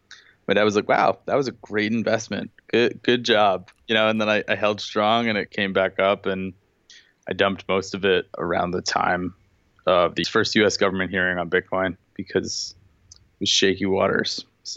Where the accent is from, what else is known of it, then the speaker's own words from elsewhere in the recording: Long Beach, New York, United States; I'm from Long Beach, New York.